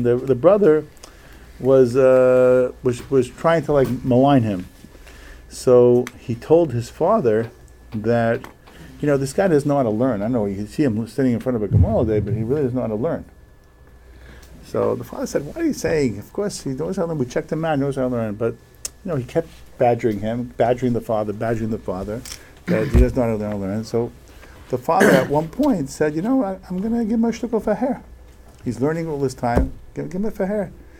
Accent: New York City, New York, United States; I grew up in Borough Park, and the shul I was in said every Yotzeris.

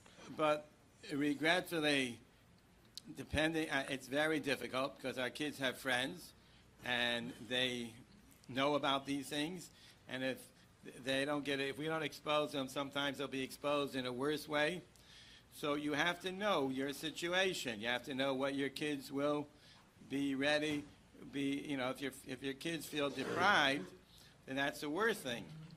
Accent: Israel; when we came from Israel, first of all, in Israel, obviously there's no movies

